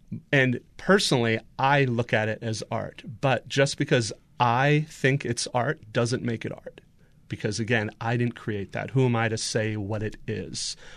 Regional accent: East Coast, United States; Growing up on the East Coast where everything's just, you know, green and hills and mountains, it gets kind of old.

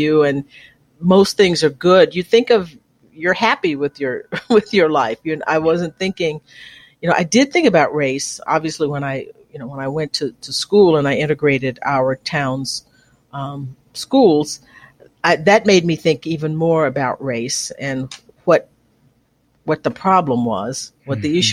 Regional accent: Conroe, Texas, United States; also born or lived in Livingston; I was born in Livingston, Texas, about 50 miles northeast of there. But my parents moved to Conroe when I was about 6 months old. So it was a spread out sort of rural town.

